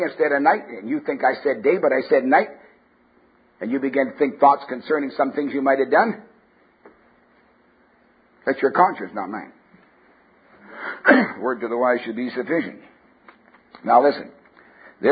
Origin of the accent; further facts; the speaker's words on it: Canada; born there; I'm a Canadian by birth, never saw a cardinal.